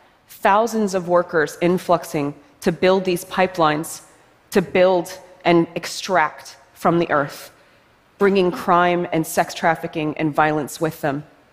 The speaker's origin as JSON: {"language": "English", "town": "International Falls", "region": "Minnesota", "country": "United States", "tie": "born there", "said": "I'm Bear Clan from Kuching First Nation. I was born under the maple sapping moon in International Falls, Minnesota."}